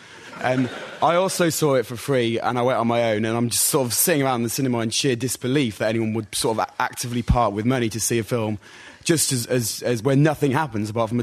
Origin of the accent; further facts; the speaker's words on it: Solihull, West Midlands, United Kingdom; now in Leeds, United Kingdom; I'm also from Solihull, actually, but I live in Headingley now.